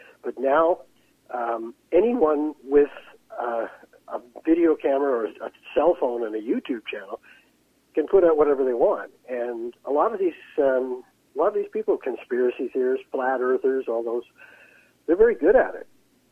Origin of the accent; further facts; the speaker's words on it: Canada; I'd be pretty low down on the line as a Canadian, but you know, I might have a shot.